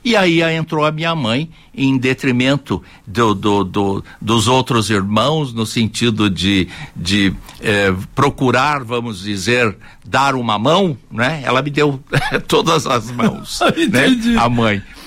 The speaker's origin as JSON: {"language": "Portuguese", "region": "Paraná", "country": "Brazil", "tie": "born or raised there", "said": "São Paulo é uma maravilha, mas São Paulo não é o rio da minha aldeia. O rio da minha aldeia é o Tibagi."}